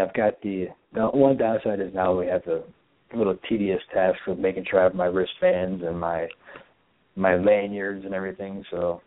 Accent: Florida, United States; I grew up in South Florida. I grew up around Dan Marino, and oddly enough, Clayton Duper.

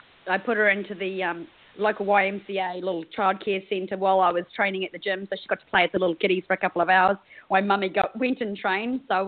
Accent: New Zealand; and he said to me, because I'm a Kiwi, he said to me

